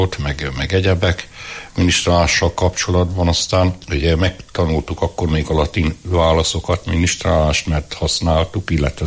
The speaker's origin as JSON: {"language": "Hungarian", "town": "Erdőtelek", "region": "Heves", "country": "Hungary", "tie": "born or raised there", "said": "Falusi környezetben nőttem fel, itt szomszédba Erdőtelken. Ott jártam általános iskolába."}